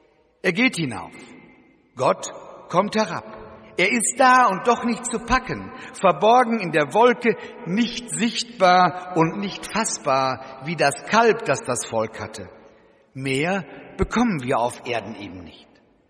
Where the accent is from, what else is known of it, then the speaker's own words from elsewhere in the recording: Schmallenberg, North Rhine-Westphalia, Germany; Als Jugendlicher bin ich in Schmallenberg im Sauerland aufgewachsen.